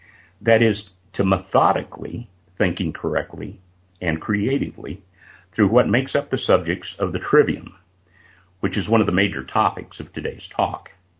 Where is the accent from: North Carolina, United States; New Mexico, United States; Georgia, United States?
New Mexico, United States; Las Cruces; Well, I was raised mostly in Las Cruces, New Mexico in the 1950s and 60s.